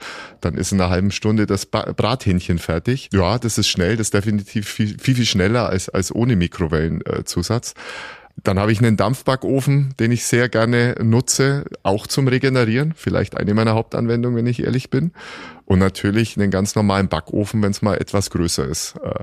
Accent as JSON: {"language": "German", "region": "Bavaria", "country": "Germany", "said": "Ich komme ja aus dem Allgäu"}